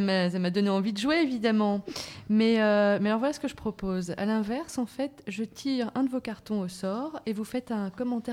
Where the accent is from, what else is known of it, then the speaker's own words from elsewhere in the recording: France; accent: French; Avec mon super accent français.